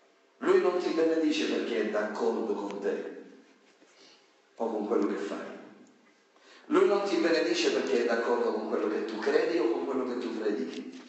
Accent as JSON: {"language": "Italian", "region": "Sicily", "country": "Italy", "said": "Io sono siciliano, quindi di pizzo me ne intendo un pochettino."}